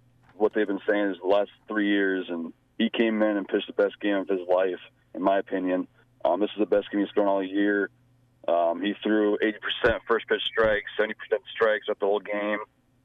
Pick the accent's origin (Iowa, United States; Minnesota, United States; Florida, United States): Iowa, United States; Ackley; I'm from Ackley, Iowa.